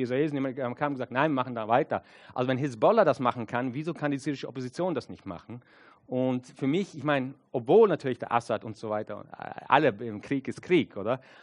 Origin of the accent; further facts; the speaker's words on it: United States; German is a second language; Und das muss jetzt gesagt werden als Amerikaner, und ich bin ein sehr stolzer Amerikaner